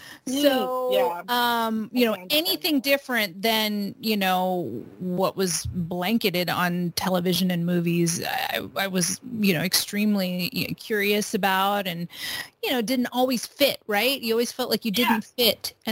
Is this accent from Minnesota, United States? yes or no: no; California, United States; Yeah, I'm a Filipino-American. I've was born and raised in California. I was born in Los Angeles, lived half my life in Southern California and half my life in Northern California, moved up to the Bay Area to go to college